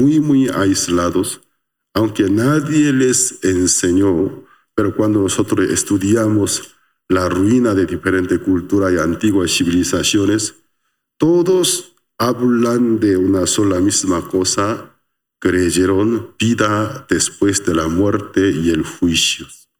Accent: South Korea; Yo también cada cierto tiempo visito a mi país de origen, Corea del Sur. Tengo cierta añoranza

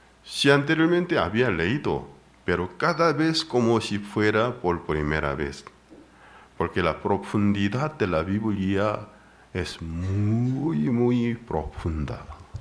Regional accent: South Korea; Spanish is a second language; moved away; Hace muchos años atrás llegó un misionero de Holanda a mi país de origen, Corea del Sur.

